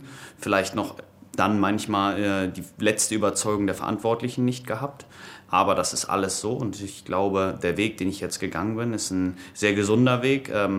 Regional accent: Kiel, Schleswig-Holstein, Germany; now in Berlin, Germany; Natürlich bleibt immer meine Heimat Kiel. Aber mein Zuhause ist Berlin.

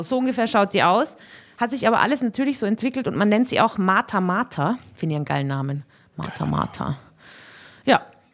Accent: Austria; Ich bin aus Österreich, ich weiß nicht genau, wie euer, also keine Ahnung.

